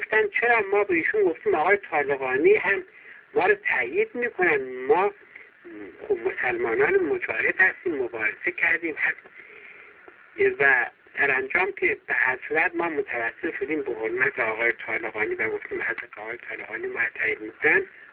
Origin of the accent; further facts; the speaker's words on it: Khorasan, Iran; خب ما خراسانی هستیم